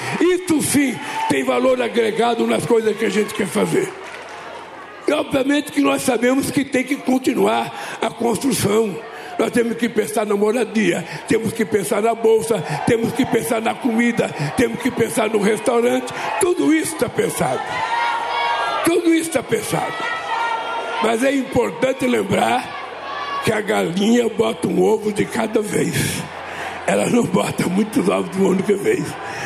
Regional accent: São Bernardo do Campo, São Paulo, Brazil; Eu sou de São Bernardo, morei lá há muito tempo

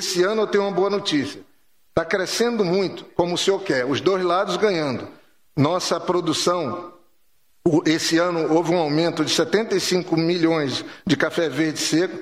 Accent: Acre, Brazil; eu vim do Acre, da Amazônia, a região que é originária da borracha, a Hevea brasiliense.

